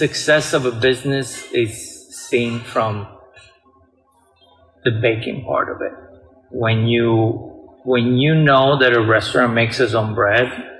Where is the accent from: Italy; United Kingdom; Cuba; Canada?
Italy; Palermo, Sicily; I was born in an island surrounded by ocean. Well, Mediterranean Sea, right? I'm from Palermo, Sicily.